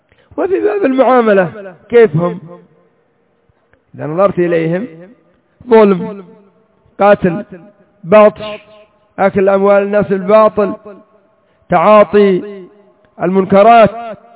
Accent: Yemen; لو جئنا إلى الرافضة الحوثية الآن عندنا في اليمن

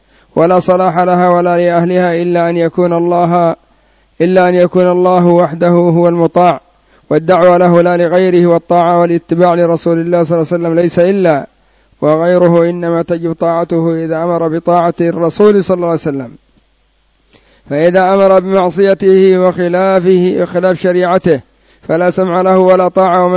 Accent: Yemen; أو يعتقد أن هذه القوانين مأخوذة من الكتاب والسنة، كما هو الحال عندنا في اليمن.

